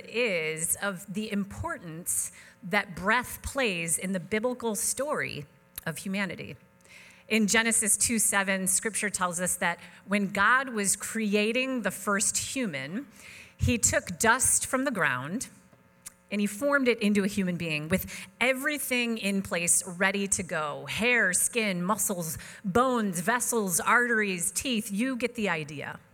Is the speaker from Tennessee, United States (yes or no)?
no; New York, United States; being born and raised in Western New York, there is one thing that I really enjoy about the cold weather that we have this time of year.